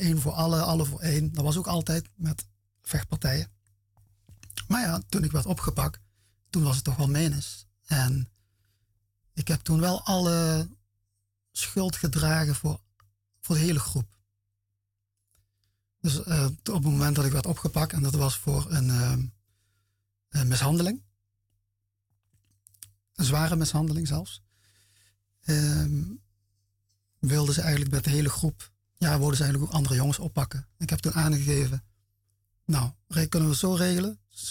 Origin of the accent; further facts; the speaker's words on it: Venlo, Limburg, Netherlands; Ik kom uit Venlo, ja.